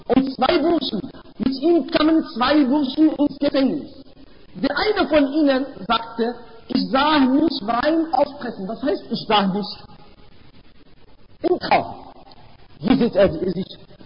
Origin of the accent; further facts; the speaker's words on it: Morocco; Das ist ein Lieblingsessen bei uns in Marokko.